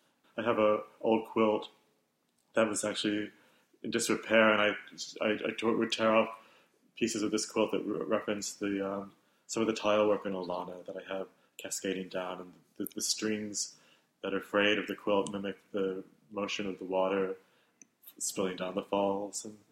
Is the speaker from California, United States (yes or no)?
no; New York, United States; And then to have it here, presented at the Opera House in Hudson, when I grew up in the Hudson Valley.